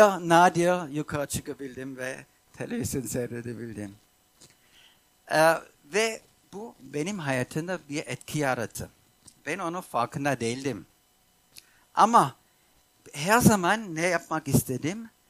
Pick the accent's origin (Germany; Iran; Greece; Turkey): Germany; Ben kendi hayatımda bunu yaşadım. Ben Almanya'da büyüdüm. Bizim iki katlı evimiz vardı.